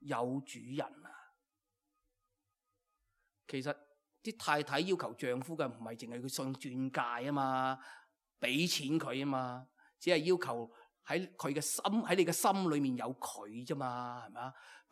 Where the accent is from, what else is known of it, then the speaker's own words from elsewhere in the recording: China; 我作为一个中国人，我就容易明白什么叫做孝顺。